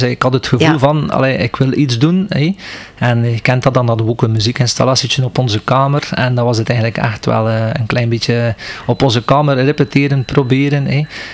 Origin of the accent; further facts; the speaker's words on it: Assebroek, West Flanders, Belgium; ik ben woonachtig te Oudenburg. Maar ik ben hier geboren en getogen in Assebroeke in dit ziekenhuis, zo'n 44 jaar geleden.